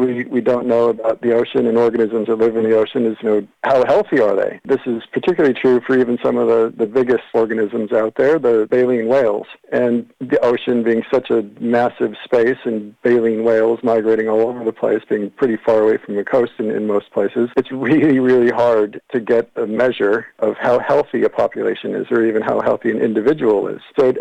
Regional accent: New England, United States; now in New Zealand; I grew up on the ocean up in New England, so I'm from America originally, but moving over to Aotearoa, New Zealand in 2007

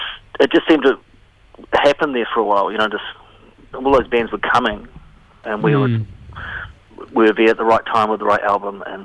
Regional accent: Ireland; I walked in and I said, "I'm Irish, you're Mexican."

